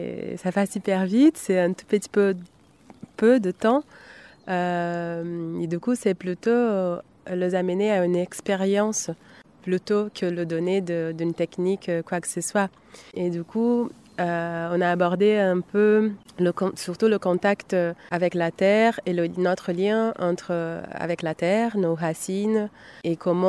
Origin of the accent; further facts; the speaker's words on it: Brazil; French is a second language; je suis brésilienne, artiste de mouvement, danseuse, créatrice, voilà.